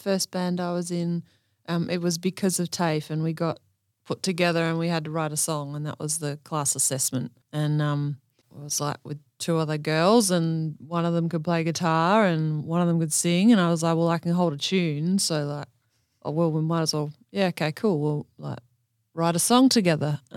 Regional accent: Cunderdon, Australia; I grew up in Cunderdon and there's no whopper in Cunderdon. And then when you like leave Cunderdon to go to high school

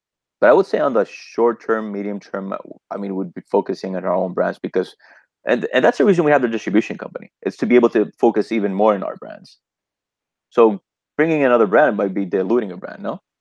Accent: Dominican Republic; first language Spanish; people and seeing like our fellow Dominicans smoking the cigars and enjoying the cigars. And it's my native language. I mean, it's awesome selling cigars in Spanish.

